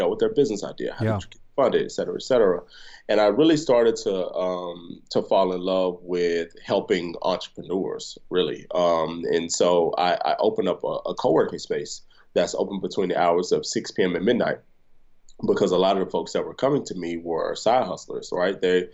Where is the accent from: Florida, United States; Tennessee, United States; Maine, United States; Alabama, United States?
Tennessee, United States; Chattanooga; And so, growing up in Chattanooga was cool, man.